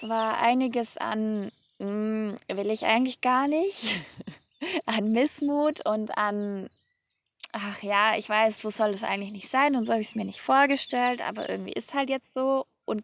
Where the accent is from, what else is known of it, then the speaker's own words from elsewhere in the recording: Ebersbach an der Fils, Baden-Württemberg, Germany; Ich schaue gerade auf meine Heimatstadt runter. Ebersbach an der Vils ist in der Nähe von Stuttgart. Und kann dir sagen, es ist unglaublich toll, hier zu wohnen.